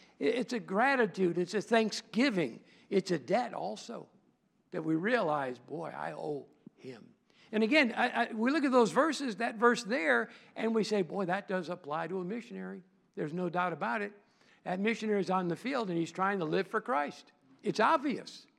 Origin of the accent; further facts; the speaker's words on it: Illinois, United States; We lived, you know, we grew up outside of Chicago, and so we had a phone book